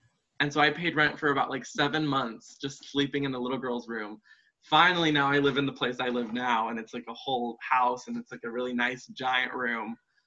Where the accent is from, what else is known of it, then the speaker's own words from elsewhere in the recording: California, United States; So I actually was raised in California. I grew up here. I was born in California